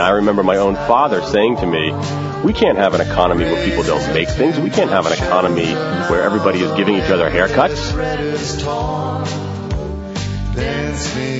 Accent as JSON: {"language": "English", "region": "Ohio", "country": "United States", "tie": "born or raised there", "said": "Now, let me tell you, I grew up in Ohio."}